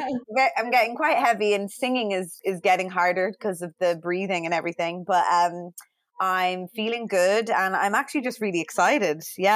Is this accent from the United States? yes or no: no; Ireland; now in London, United Kingdom; Yeah, I'm Irish, but I live in Southeast London.